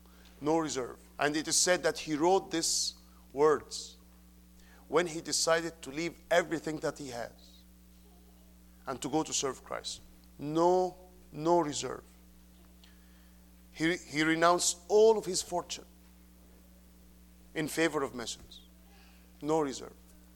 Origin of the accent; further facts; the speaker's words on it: Egypt; English is a second language; As you all know, I am from Egypt.